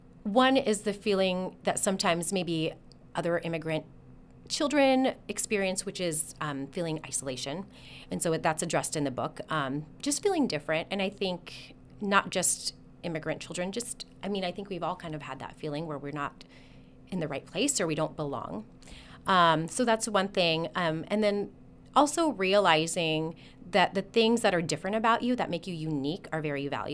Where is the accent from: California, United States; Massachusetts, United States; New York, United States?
California, United States; Sacramento; I grew up in the Sacramento area. I do have a background in the performing arts.